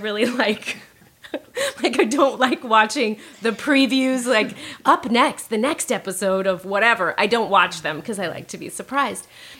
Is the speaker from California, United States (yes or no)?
yes; Fullerton, California, United States; I grew up in Orange County in Fullerton, so it was not Africa in any way.